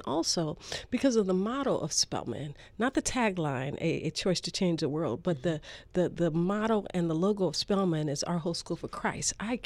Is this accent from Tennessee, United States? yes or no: no; Los Angeles, California, United States; I came from West LA, California, where I grew up in a real estate brokerage